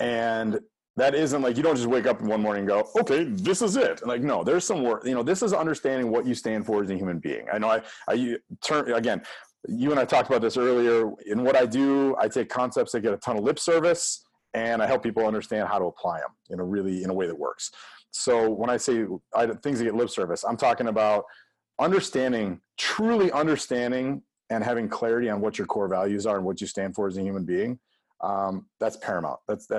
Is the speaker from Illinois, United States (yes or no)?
yes; Illinois, United States; And I grew up in Illinois. I actually grew up in a farming family, so this one is super near and dear to me.